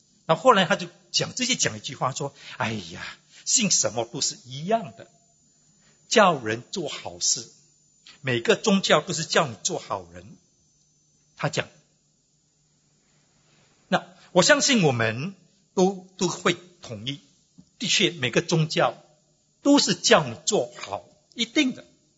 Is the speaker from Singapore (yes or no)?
yes; Singapore; 我是新加坡人